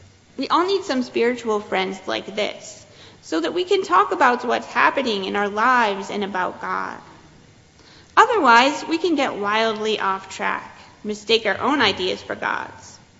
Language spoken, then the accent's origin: English; Michigan, United States; I grew up in Michigan.